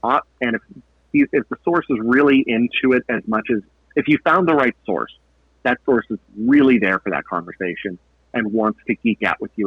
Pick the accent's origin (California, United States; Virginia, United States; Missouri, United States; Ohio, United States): Ohio, United States; Youngstown; I grew up outside of Youngstown, Ohio, and it is the perfect piece of comfort food.